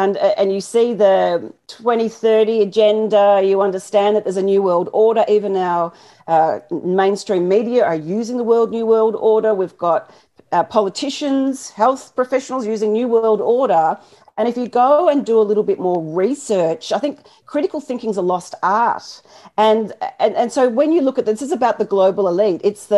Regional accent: Melbourne, Victoria, Australia; I'm from Melbourne, we can drive 15 kilometres.

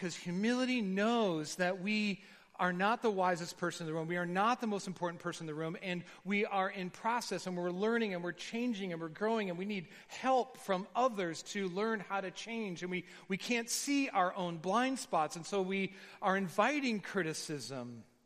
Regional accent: United States; I told him that I was from America

